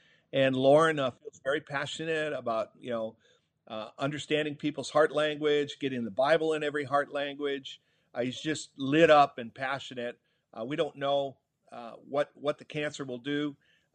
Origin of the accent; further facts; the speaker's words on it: Minnesota, United States; I grew up in Minnesota and had a very middle-class upbringing and grew up Catholic